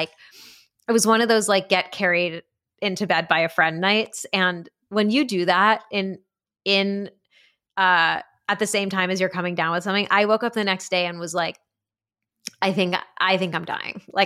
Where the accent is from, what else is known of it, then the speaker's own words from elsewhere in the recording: New Haven, Connecticut, United States; No, I did. I grew up in New Haven.